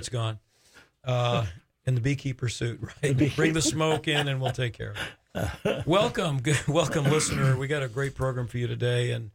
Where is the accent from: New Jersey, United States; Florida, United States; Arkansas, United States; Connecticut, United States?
Florida, United States; also born or lived in Maine; I was born in Maine, but I was five when we moved to Florida, so that doesn't happen in Florida.